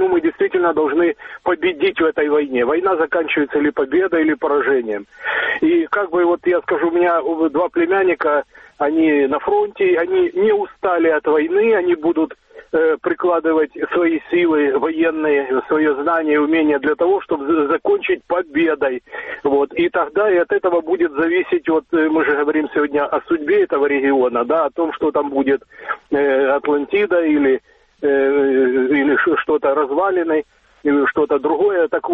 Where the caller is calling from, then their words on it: Dnipro, Dnipropetrovsk Oblast, Ukraine; я звоню из города Днепр.